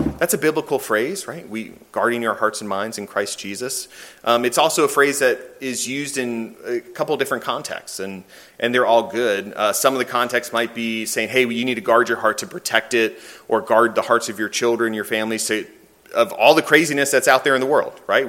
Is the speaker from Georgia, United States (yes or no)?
no; Chesapeake, Virginia, United States; I grew up in Chesapeake. There's some farms there.